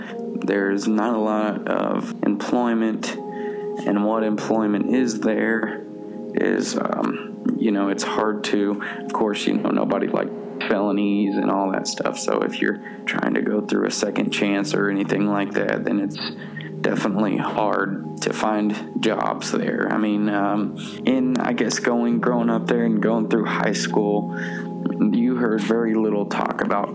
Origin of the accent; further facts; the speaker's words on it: Austin, Texas, United States; As far as everything else, I love Austin. That's my hometown. I love it. I love going there. I love seeing everybody, you know, that I grew up with.